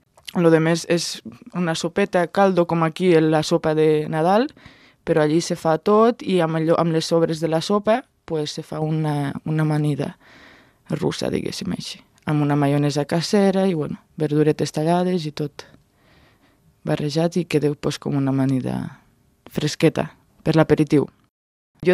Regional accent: La Portella, Catalonia, Spain; also born or lived in Romania; vaig néixer a Romania fa 26 anys i fa 20 anys que estem a Catalunya. Vam viure a la Portella tota la vida, després vaig estar uns anys al Farràs i ara estem a Torreferrera.

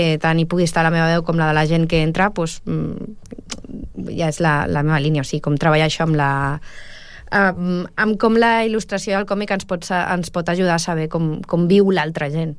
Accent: El Prat de Llobregat, Catalonia, Spain; El primer de tot és que jo sóc del Prat, no sóc de Lleida

